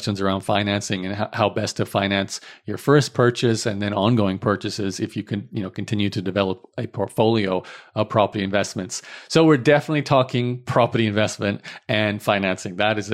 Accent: Australia; now in Canada; I came to Canada from Australia. I have a passport for both countries, but I have no tax record here in Canada.

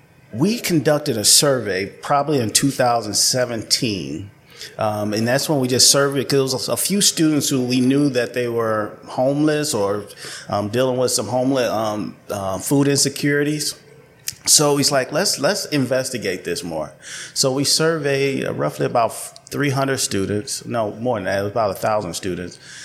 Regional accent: Chicago, Illinois, United States; But actually, I'm originally from Chicago. I'm born and raised there.

